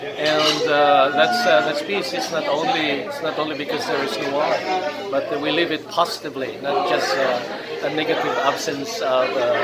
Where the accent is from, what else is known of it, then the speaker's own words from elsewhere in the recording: Philippines; now in New York, United States; I am from the Philippines originally. I'm here in New York as the permanent observer of the Holy See to the United Nations.